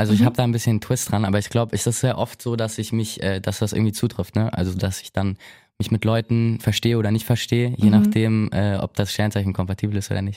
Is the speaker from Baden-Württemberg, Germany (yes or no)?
yes; Stuttgart, Baden-Württemberg, Germany; Ich bin gerade zu Besuch in Berlin hier. Mhm. Bin ja eigentlich aus Stuttgart, ne? Also ich bin gerade nur zu Gast